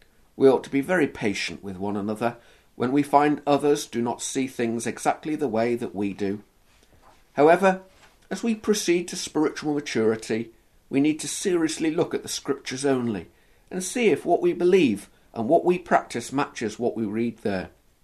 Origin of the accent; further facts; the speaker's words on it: Liverpool, North West England, United Kingdom; I was born and raised in Liverpool, and for that I am truly thankful. In fact, for all but the years of my life, I have lived in Liverpool, so you might have thought I should have had a reasonably strong Scouse accent.